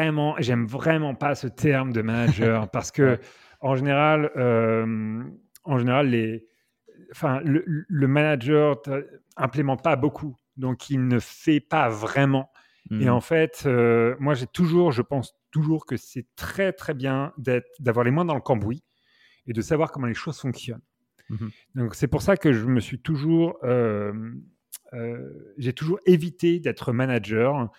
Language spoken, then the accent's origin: French; Normandy, France; now in New York, United States; À la base, moi, je viens de Normandie, dans un petit village où en fait... il y a beaucoup de nature, c'est très silencieux